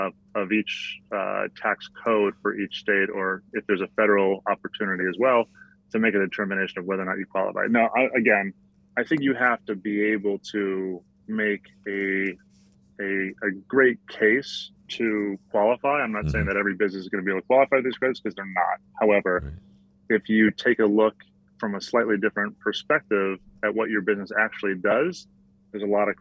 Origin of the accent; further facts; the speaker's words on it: California, United States; because Virginia apparently wants to compete with my home state of California in the wine game.